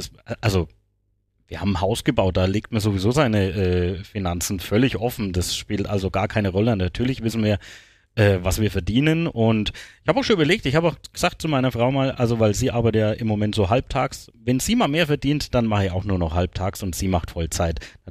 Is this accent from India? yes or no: no; Küps, Bavaria, Germany; Ich komme aus Küps bzw. Oberlangstadt, das ist schon immer evangelisch gewesen, also seit ich auf der Welt bin